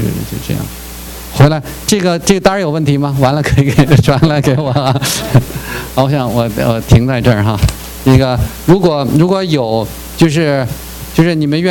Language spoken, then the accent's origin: Chinese; China; moved away; 我作为一个从大陆出来的传道人哈，我就觉得说我们大陆出来的弟兄姐妹特别注意这点，就是说我们多数在一个无神论背景、唯物论背景出来的